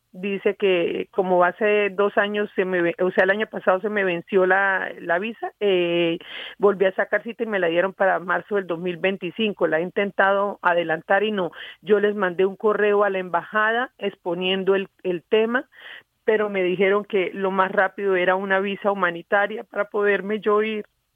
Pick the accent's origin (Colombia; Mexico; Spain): Colombia; Santander; Sí, claro, mi familia, todos somos santandereanos.